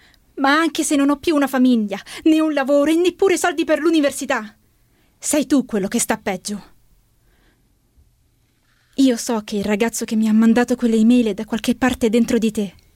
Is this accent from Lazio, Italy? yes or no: yes; Bracciano, Lazio, Italy; Vengo dalla provincia di Roma, Bracciano, un paesino.